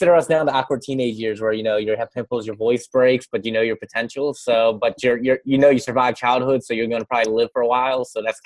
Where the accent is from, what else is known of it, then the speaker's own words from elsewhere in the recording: New Jersey, United States; now in Philadelphia, United States; I grew up in Jersey, so right over to Ben Franklin. But you know, I've been living in Philly now for over almost a year.